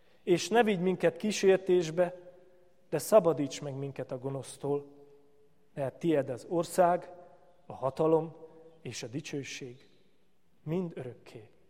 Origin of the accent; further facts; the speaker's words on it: Martonvásár, Fejér, Hungary; also born or lived in Budapest; annak ellenére, hogy dunántúli születésű vagyok, Martonvásáron születtem, pontosabban Budapesten, Martonvásáron nőttem föl.